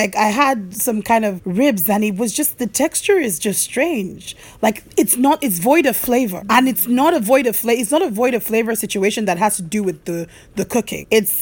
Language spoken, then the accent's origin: English; Nigeria; I am Nigerian.